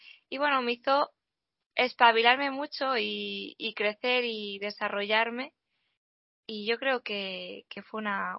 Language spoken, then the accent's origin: Spanish; Tarragona, Catalonia, Spain; Tarragona, mi tierra